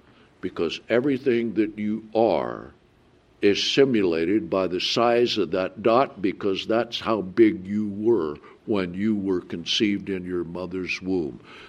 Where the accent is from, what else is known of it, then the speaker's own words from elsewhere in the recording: United Kingdom; And likewise, if you meet a Brit, I'm British.